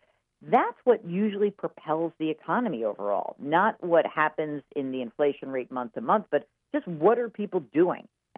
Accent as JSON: {"language": "English", "region": "New York", "country": "United States", "said": "because I'm from New York, I just have to automatically hate New England."}